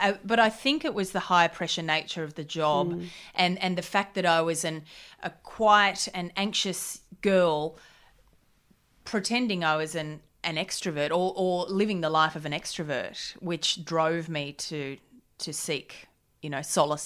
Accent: Gold Coast, Queensland, Australia; On the Gold Coast. Yeah. Party town.

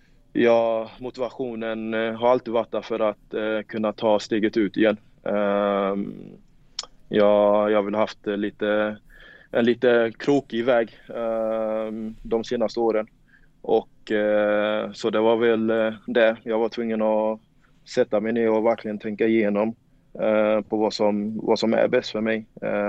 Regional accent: Värnamo, Jönköping County, Sweden; jag är från Värnamo

